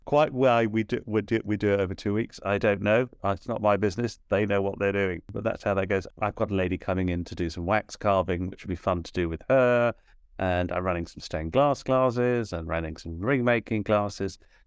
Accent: East of England, United Kingdom; moved away as an adult; now in London, United Kingdom; I moved from my hometown in Hertfordshire to London

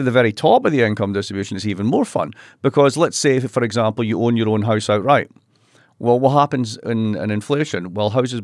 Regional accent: Scotland, United Kingdom; because I'm Scottish and I'm cheap

